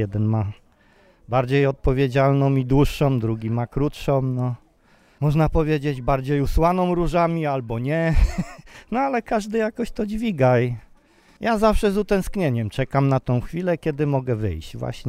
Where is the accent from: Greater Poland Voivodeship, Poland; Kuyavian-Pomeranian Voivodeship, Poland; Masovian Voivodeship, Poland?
Greater Poland Voivodeship, Poland; Kalisz; jestem z Kalisza.